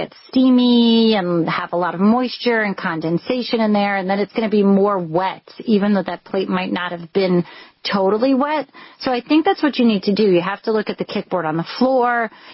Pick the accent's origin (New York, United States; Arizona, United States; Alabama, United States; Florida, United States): New York, United States; maybe it's just because, you know, I'm a New Yorker.